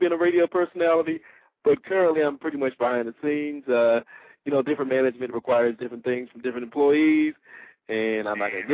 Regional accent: Detroit, Michigan, United States; Well, I was born and raised here in Detroit, Michigan. Still live here. I love the city.

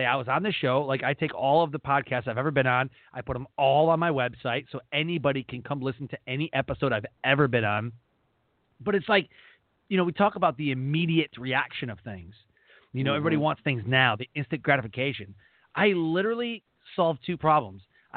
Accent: Detroit, Michigan, United States; now in North Carolina, United States; I'm in North Carolina right now, but I'm from Detroit.

